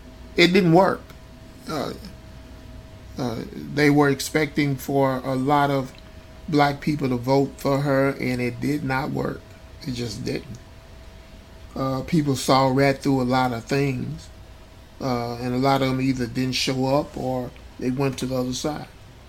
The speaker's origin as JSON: {"language": "English", "country": "United States", "said": "It's just like me again saying I'm American."}